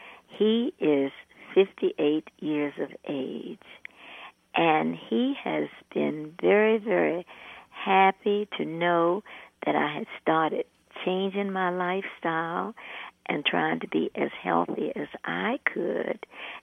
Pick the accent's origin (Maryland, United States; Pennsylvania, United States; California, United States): Maryland, United States; Baltimore; I grew up in Baltimore, Maryland.